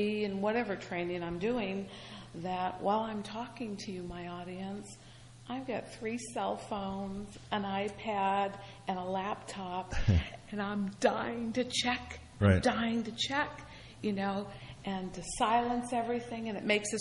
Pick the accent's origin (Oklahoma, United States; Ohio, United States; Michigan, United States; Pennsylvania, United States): Ohio, United States; Akron; now in New Jersey, United States; I'm a little Midwestern girl. I come from Akron, Ohio, and LeBron James territory.